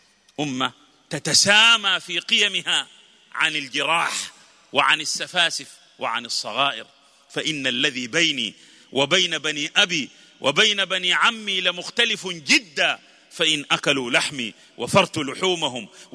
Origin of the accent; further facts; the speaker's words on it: Sudan; أنا سوداني وأنا عربي وأنا إفريقي وأنا مسلم